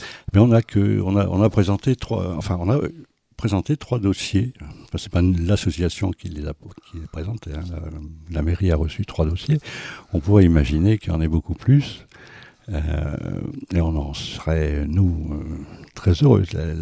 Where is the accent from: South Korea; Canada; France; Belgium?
South Korea; on vient de Corée, voilà.